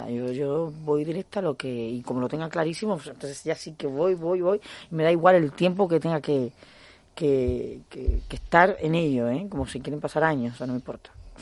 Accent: Spain; No digo que los españoles no lo seamos porque somos latinos al final.

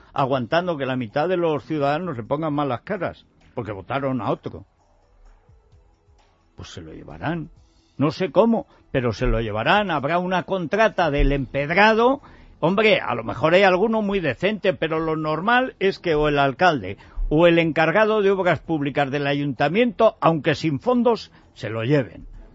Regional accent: Aragon, Spain; Y así somos de Aragón, que les cuento.

